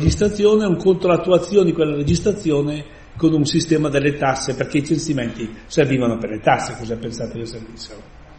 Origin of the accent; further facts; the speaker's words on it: Palazzano, Lombardy, Italy; now in Mapello, Italy; sanno benissimo che io vengo, non sono di Mapello, ma vengo da Palazzano. E sono venuto 57 anni fa.